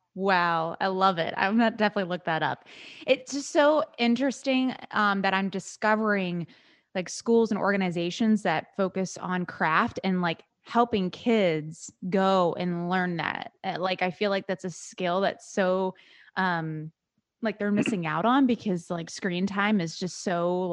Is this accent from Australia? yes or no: no; Maryland, United States; Like, I'm from Maryland.